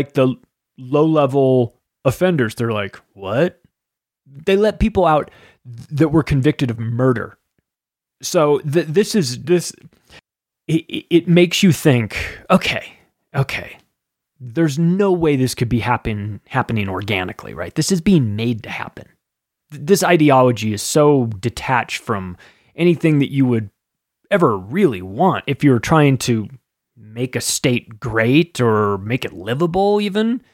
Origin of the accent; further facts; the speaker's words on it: California, United States; I grew up in California, a beautiful state, or at least it was, turned into a dumpster fire.